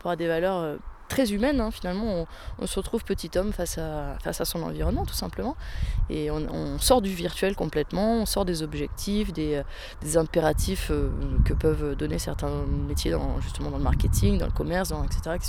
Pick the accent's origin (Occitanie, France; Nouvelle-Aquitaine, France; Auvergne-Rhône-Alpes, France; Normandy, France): Normandy, France; j'étais de famille agricole quand j'étais petite, en Normandie. J'ai passé toutes mes enfances à la ferme.